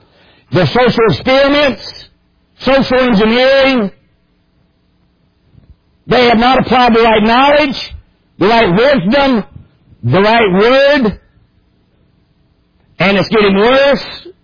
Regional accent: Bradshaw, West Virginia, United States; Folks, I was raised in Bradshaw Mountain, McGough County, West Virginia. There were 10 of us lived out of 11. I was the baby boy of those 10. We were poorer than Job's turkey, as the old saying goes.

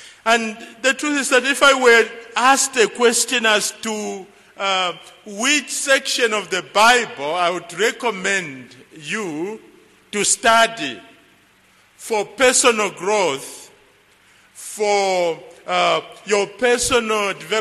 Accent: North India, India; I'm also from India. So today you are, I think, hearing from India. In the morning, the man that spoke was from South India. I am from North India.

